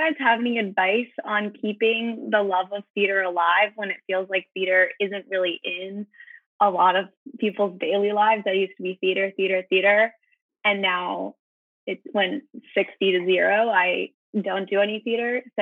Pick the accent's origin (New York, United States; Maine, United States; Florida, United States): Maine, United States; Yarmouth; I'm from Yarmouth, Maine, so just outside of Portland.